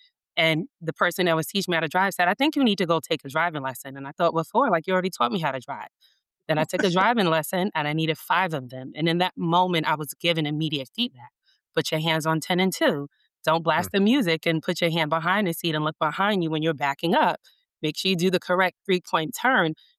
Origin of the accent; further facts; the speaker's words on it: New York, United States; Hi, everybody. I'm a New Yorker. I can never say deep dish. I'm a New Yorker at heart.